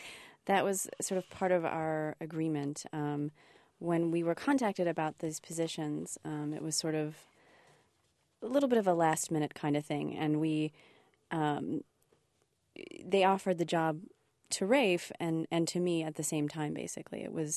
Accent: Durban, KwaZulu-Natal, South Africa; born there; I was born in Durban, South Africa.

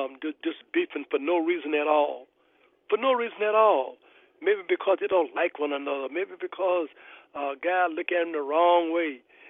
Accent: Chicago, Illinois, United States; well, I'm from Chicago. We don't like Danville. Danville don't like us.

